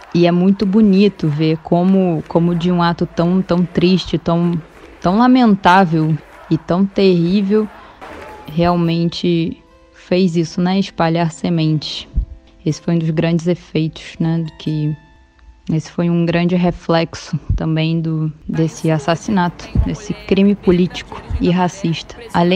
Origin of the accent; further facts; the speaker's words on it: Brazil; now in Buenos Aires, Argentina; aqui em Buenos Aires, como o coletivo Passarinho, né, que somos brasileiros que vivem em Buenos Aires